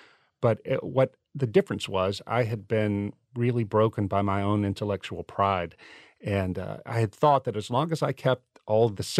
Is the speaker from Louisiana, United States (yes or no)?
yes; St. Francisville, Louisiana, United States; also born or lived in Philadelphia; my wife and I felt that we needed to move from Philadelphia back to my hometown in Louisiana, a little town called St. Francisville, to care for my parents and to help care for my sister's children.